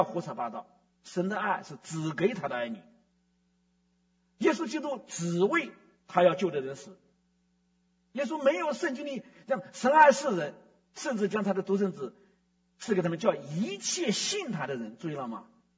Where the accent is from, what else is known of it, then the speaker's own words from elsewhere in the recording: China; 我们中国人讲的话非常好，多个朋友多条路，是不是的？